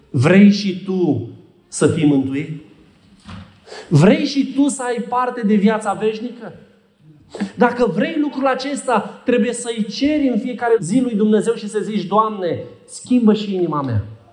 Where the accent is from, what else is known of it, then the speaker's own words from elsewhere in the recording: Bucharest, Romania; am crescut în București, am făcut școala acolo, am făcut facultatea, cunosc părți din București.